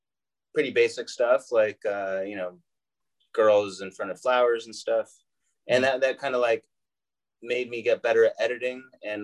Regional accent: Los Angeles, California, United States; moved away as an adult; now in Canada; No, I'm from the U.S. I moved here about almost 3 years ago from Los Angeles.

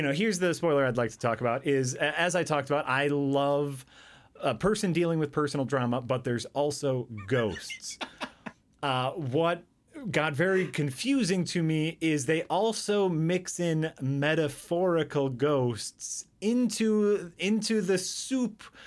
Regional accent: United States; because I'm an American, I don't know.

